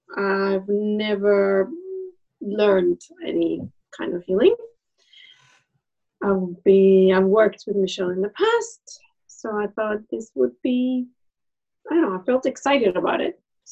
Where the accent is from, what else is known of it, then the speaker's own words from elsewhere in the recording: Cyprus; also born or lived in United States; now in London, United Kingdom; Good afternoon from London. I'm from Cyprus. I've been living in London the last 13 years. I lived in the States too.